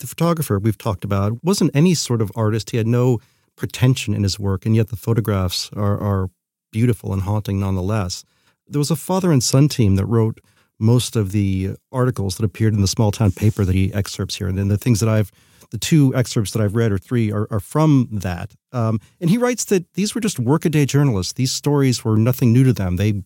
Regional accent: Charleston, West Virginia, United States; also born or lived in Naples, United States; I grew up in two places. I grew up in Charleston, West Virginia, and in Naples, Florida.

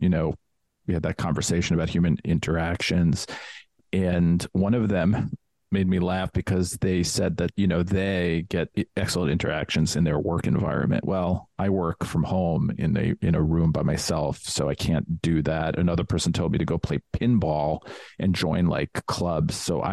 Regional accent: New York, United States; growing up in New York, quite often you'd be on the subway or something

